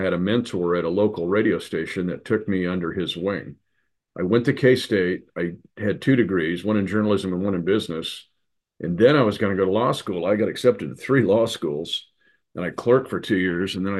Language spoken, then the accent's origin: English; Kansas/Nebraska border, United States; now in Missouri, United States; I grew up on the Kansas-Nebraska border at the 40th parallel line.